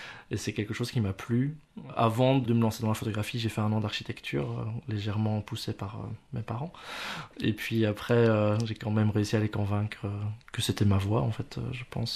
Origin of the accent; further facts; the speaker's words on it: Mons, Wallonia, Belgium; born there; C'est bien ça, je suis né à Mons.